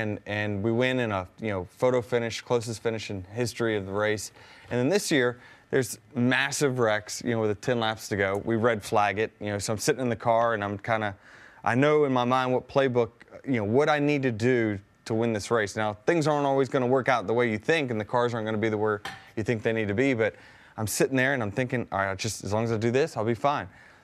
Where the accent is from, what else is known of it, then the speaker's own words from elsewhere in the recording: Virginia, United States; I grew up in Virginia.